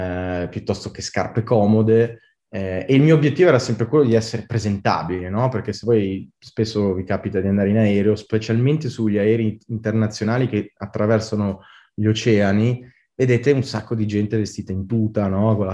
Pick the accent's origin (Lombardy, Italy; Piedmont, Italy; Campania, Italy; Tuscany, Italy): Lombardy, Italy; moved away as an adult; io nasco in Italia, sono nato in Lombardia, cresciuto in Brianza, ho studiato fino ai 19 anni in Italia